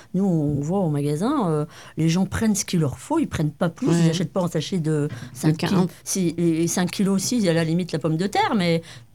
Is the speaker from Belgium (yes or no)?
yes; Marchienne, Hainaut, Belgium; j'avais ma grand-mère qui habitait en face de chez moi, à Marchienne.